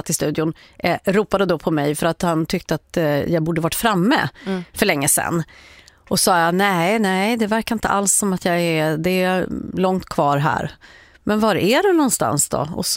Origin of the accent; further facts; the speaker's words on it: Linköping, Östergötland, Sweden; Jag är ju ursprungligen från Linköping, eller inte ursprungligen får jag ändå säga, jag var 13 när vi flyttade dit.